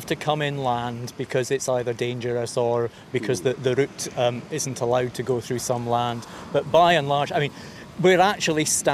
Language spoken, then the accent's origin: English; Scotland, United Kingdom; also born or lived in England; now in Isle of Man; I mean, as you say, I grew up in Scotland. I've worked in England. I've lived and worked in the Isle of Man for the last 22 years.